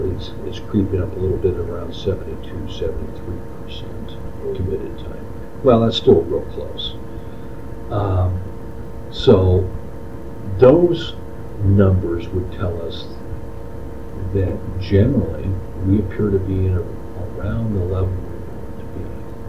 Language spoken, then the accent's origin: English; Portland, Oregon, United States; Now, I'm actually born and raised in Portland, so known Hillsborough my whole life. Although I never lived in Hillsborough.